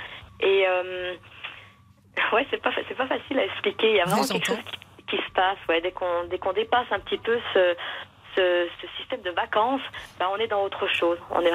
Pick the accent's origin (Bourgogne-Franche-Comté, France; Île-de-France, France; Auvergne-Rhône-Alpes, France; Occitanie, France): Bourgogne-Franche-Comté, France; je suis du Jura et je suis invitée